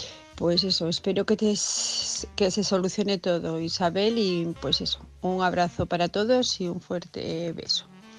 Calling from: Asturias, Spain; de Asturias

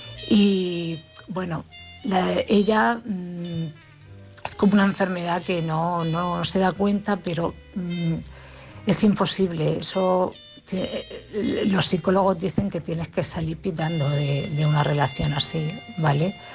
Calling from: Cartagena, Region of Murcia, Spain; de Cartagena.

